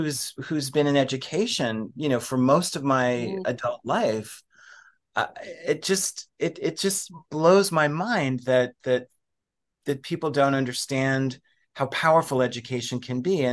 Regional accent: Pennsylvania, United States; I'm going to be doing a book event in my hometown. And Pennsylvania is a conservative state. A lot of people in the community I grew up in are rather conservative

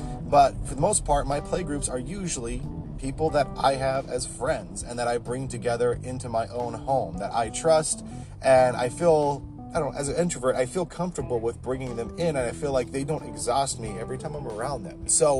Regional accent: United States; It's just me as an American who uses, you know, freedom units.

